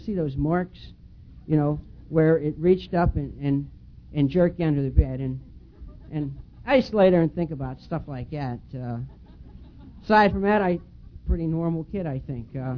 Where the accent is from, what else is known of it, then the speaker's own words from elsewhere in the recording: United States; born there; And I was born in the Ohio Valley, and just down the river from Pittsburgh